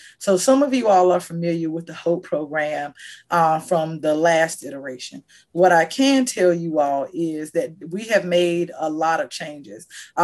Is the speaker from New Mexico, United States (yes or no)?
no; North Carolina, United States; I am from a small town. I'm from Bladen County.